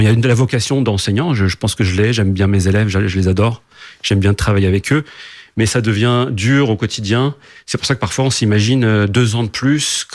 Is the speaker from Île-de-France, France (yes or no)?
yes; Chennevières-sur-Marne, Île-de-France, France; moved away as an adult; now in Rouen, France; je suis d'ici, du Val-de-Marne. Je suis né au Plessis-Trévis, j'ai grandi à Chennevières et à Boissy-Saint-Léger. Et donc j'étais muté en 2004 sur Rouen, où je demeure depuis maintenant bientôt 20 ans.